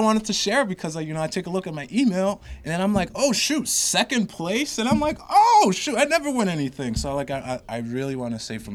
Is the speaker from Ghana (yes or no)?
yes; Ghana; English is a second language; And the publication of Dromo, and Dromo really stems from my home dialect. As a Ghanaian native, there's different languages that spoken, however the most common one is Tri.